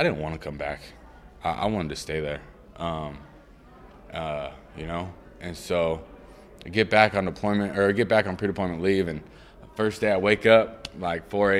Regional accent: California, United States; I mean, I'm a hippie from California.

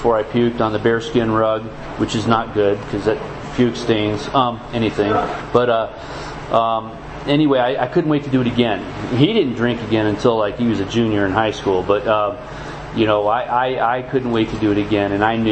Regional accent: Scottsdale, Arizona, United States; But I'm not from Phoenix. I was from Scottsdale, and I say South Scottsdale because it's a big difference between Arcadia High School and Coronado High School.

